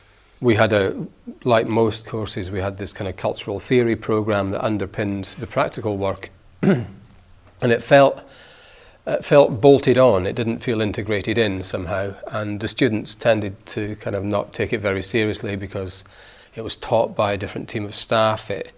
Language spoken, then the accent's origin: English; Scotland, United Kingdom; moved away as an adult; I'm Scottish, actually. I'm not from Manchester. And I went to Manchester because...